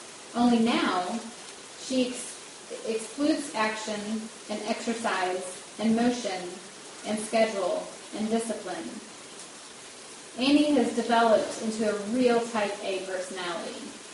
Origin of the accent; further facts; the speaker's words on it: Nashville, Tennessee, United States; And they're from Murfreesboro, Tennessee, and I'm from Nashville, Tennessee.